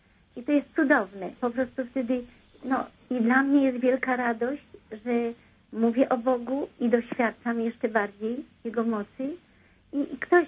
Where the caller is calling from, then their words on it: Lublin, Lublin Voivodeship, Poland; Ja z Lublina.